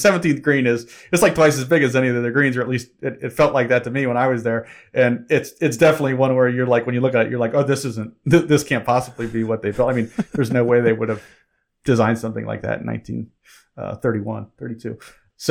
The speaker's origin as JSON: {"language": "English", "town": "Cincinnati", "region": "Ohio", "country": "United States", "tie": "born or raised there", "said": "I grew up in Cincinnati"}